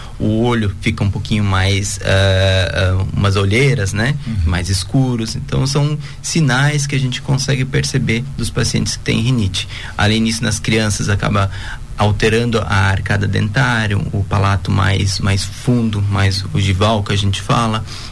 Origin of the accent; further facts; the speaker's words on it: Pinhalzinho, Brazil; sou natural de Pinhalzinho, né? Uhum. Aí, sou do interior de Pinhalzinho, então, eu era agricultor, a gente tinha aviário, vaca de leite